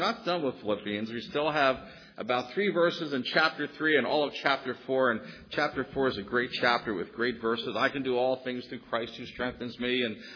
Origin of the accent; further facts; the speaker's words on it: Philadelphia, Pennsylvania, United States; I was born in Nazareth Hospital. I think that's the home circle section of Philadelphia. I grew up in Taconi. I went to high school in Mayfair.